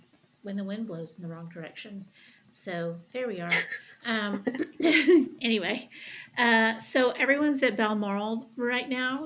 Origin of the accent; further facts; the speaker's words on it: England, United Kingdom; I'm English as they come.